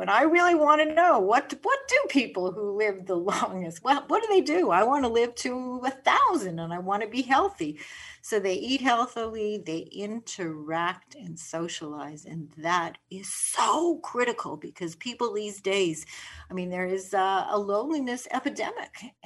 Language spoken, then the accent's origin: English; Canada; I am Canadian